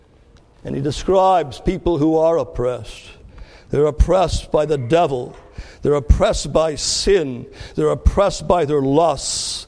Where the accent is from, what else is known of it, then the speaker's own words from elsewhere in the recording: Canada; now in United States; I came from Canada to the America.